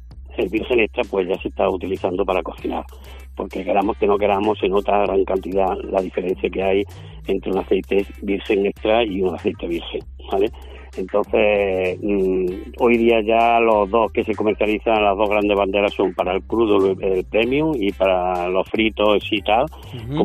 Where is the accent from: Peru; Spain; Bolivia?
Spain; Martos, Andalusia; Efectivamente, mi pueblo, nuestro pueblo, Martos, es un mar de olivo